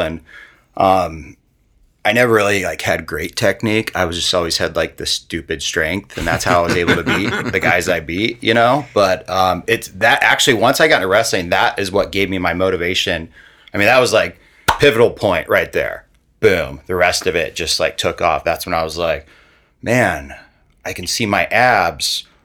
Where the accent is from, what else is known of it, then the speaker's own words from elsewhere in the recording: Omaha, Nebraska, United States; Yeah. So I grew up here in Omaha, Ponca Hills area. So my dad actually still lives there to this day.